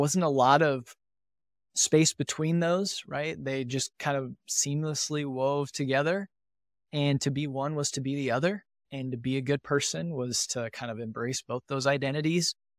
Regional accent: Indiana, United States; So I grew up in Northern Indiana. So in a really rural community. So it was farming and manufacturing

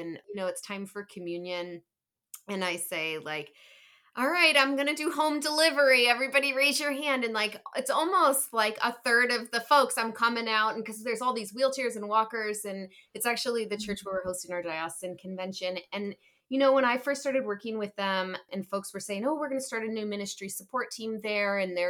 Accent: the North, United States; And I'm a Northerner.

